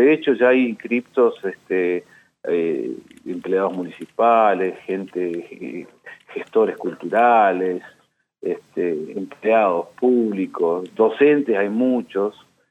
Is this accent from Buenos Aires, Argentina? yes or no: no; Comodoro Rivadavia, Chubut, Argentina; estoy hace 40 años acá en la provincia, nací en Comodoro Rivadavia, de chico acá.